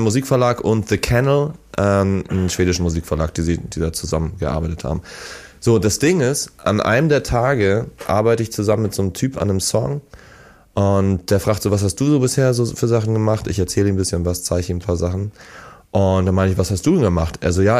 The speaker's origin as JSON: {"language": "German", "region": "Hamburg", "country": "Germany", "tie": "born or raised there", "said": "die spielen in 3 Tagen in Hamburg in meiner Heimatstadt."}